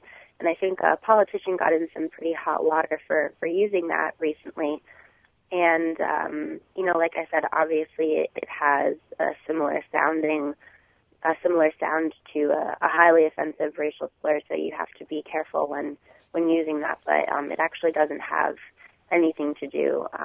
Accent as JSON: {"language": "English", "region": "Ohio", "country": "United States", "said": "And I'm from Ohio originally, and one of my favorite ginger ales is Sioux City Ginger Ale."}